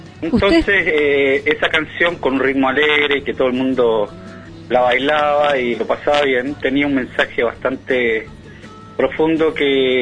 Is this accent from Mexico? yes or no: no; Uruguay; Soy uruguayo, sí.